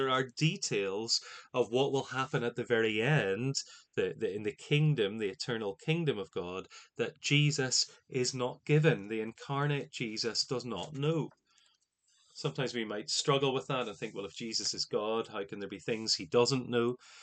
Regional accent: Ireland; As an Irishman, if you know anything about Irish families, you'll know that Irish mothers have a particular soft spot for their sons

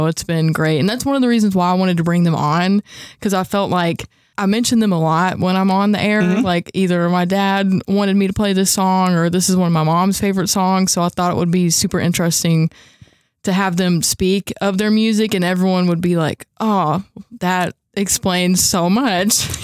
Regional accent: Owensboro, Kentucky, United States; Well, I was born here in Owensboro. Mm-hmm. So I've lived here my whole life. Went to school here, obviously.

